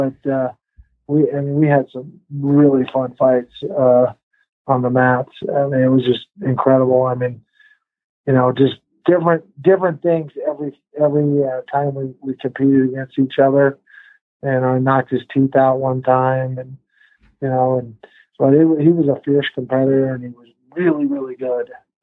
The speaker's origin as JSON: {"language": "English", "town": "Portland", "region": "Oregon", "country": "United States", "tie": "born or raised there", "said": "Well, I grew up near Portland and I trained in Portland"}